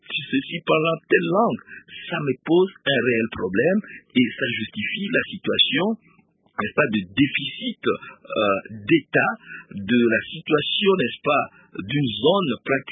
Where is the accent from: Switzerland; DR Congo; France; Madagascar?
DR Congo; en tant que Congolais